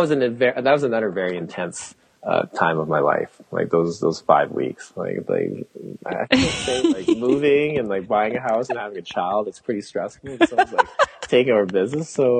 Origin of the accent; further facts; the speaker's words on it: Calgary, Alberta, Canada; I was born in Calgary, you know, and so it's like hometown.